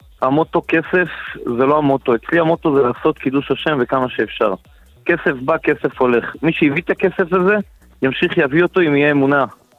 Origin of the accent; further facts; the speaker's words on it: Bnei Brak, Tel Aviv District, Israel; כולנו היינו ילדים בבני ברק